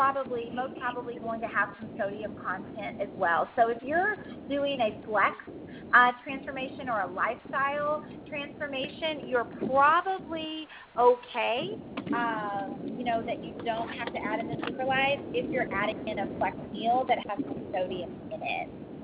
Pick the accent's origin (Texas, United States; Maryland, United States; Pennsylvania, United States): Texas, United States; I'm from Texas and my parents put salt on watermelon